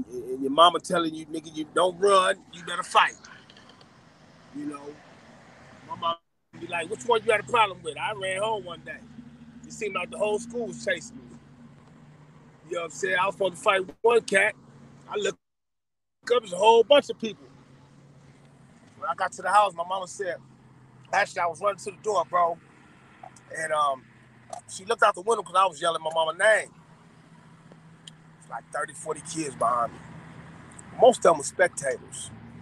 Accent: California, United States; I'm from West California.

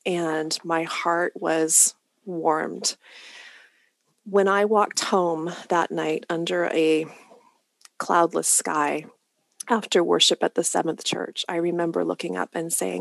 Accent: Arcadia, California, United States; Yeah, so Arcadia, California, I'm a Southern California girl, which you would never know by looking at me.

